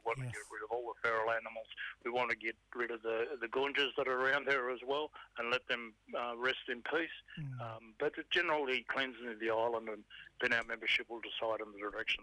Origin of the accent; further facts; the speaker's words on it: Moree, New South Wales, Australia; now in Central Coast, Australia; I'm originally a Gomeroi man. I'm from Moree in northwestern New South Wales. My family relocated to the Central Coast almost 60-odd years ago.